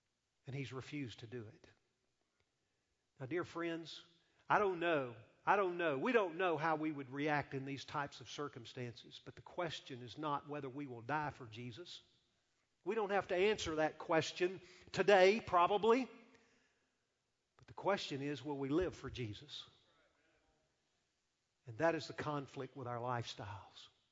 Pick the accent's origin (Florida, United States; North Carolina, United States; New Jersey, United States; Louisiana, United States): Louisiana, United States; But I'm from Louisiana originally, so it really didn't matter.